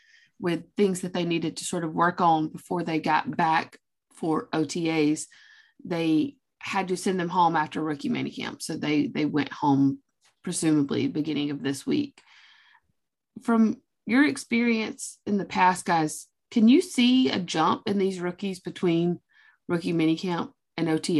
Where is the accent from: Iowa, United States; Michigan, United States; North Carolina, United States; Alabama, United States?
Alabama, United States; Mobile; I was like, God, I'm from Mobile. Trust me, I can handle the humidity in August.